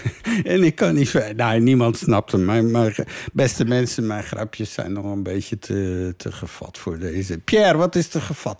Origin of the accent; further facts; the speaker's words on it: Netherlands; now in Belgium; Maar nu kan jij je wel in mij verplaatsen hoe ik hier gediscrimineerd word als Nederlander hier tussen al die Vlamingen. En dan komt die Hollander weer en zo.